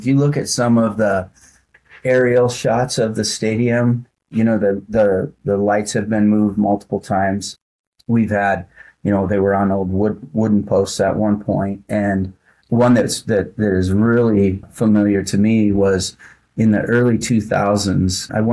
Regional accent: Glasgow, Montana, United States; I grew up in Glasgow, and we'd either have our divisional meet here in Billings at Metro Park, or we'd have our state meet here.

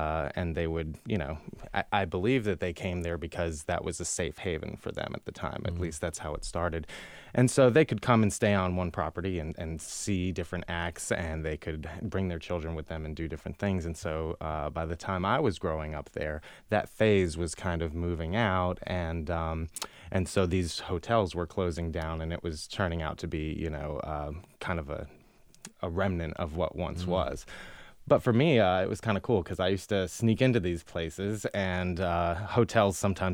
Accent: New York, United States; Yeah, I'm originally from the Catskill Mountains of upstate New York, and I grew up there in the 80s and early 90s

